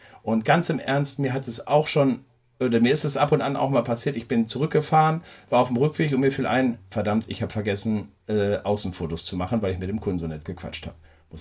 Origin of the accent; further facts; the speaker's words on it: North Rhine-Westphalia, Germany; Ich komme aus dem Ruhrgebiet